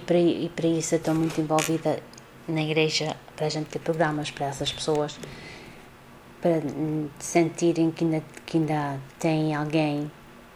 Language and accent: Portuguese; Portugal; born there; O meu interesse por Portugal é que nasci em Portugal